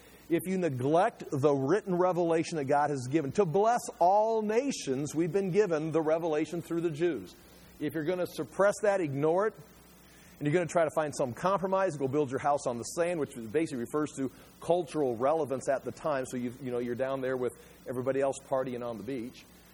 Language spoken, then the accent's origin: English; United States; As a Bible teacher, as an individual man, as an American, it's like, what do you do?